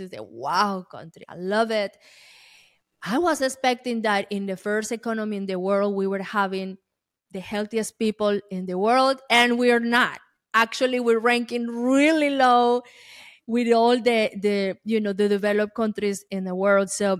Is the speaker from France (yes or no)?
no; Colombia; English is a second language; moved away as an adult; now in United States; I'm coming from Colombia. It's a third world country. And is in general, you know, is a small economy compared with the United States. So when I came here 18 years ago